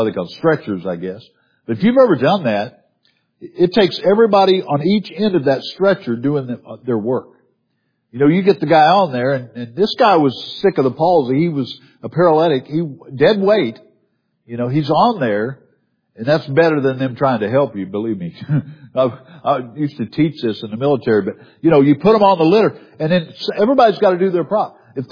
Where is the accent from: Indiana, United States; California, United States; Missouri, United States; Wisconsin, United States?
Missouri, United States; I grew up in southern Missouri, and in my hometown there was a Southern Baptist Preachers College.